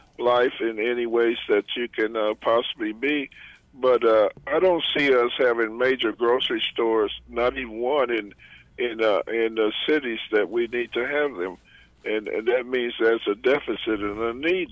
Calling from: Independence, Missouri, United States; I'm calling from Nolan Road and 40 Highway. That's Independence on one side and Kansas City on the other side.

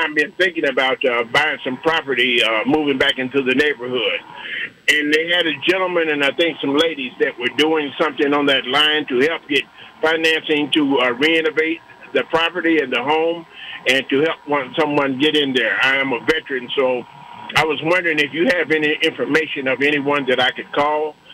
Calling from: Kansas City, Missouri, United States; I'm here from Kansas City.

